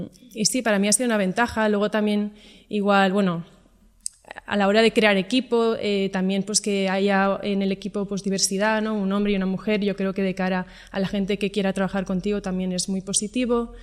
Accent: Barcelona, Catalonia, Spain; vengo de un entorno... Bueno, bastante internacional. Bueno, yo soy de Barcelona y fui al Colegio Alemán de Barcelona.

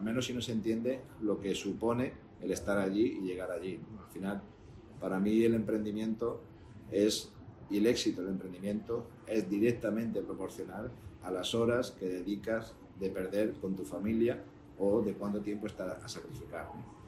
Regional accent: Linares, Andalusia, Spain; born there; yo nací en Linares, en Jaén, y no es un sitio en el que ni estuviera la tecnología, ni estuviera el movimiento de startups

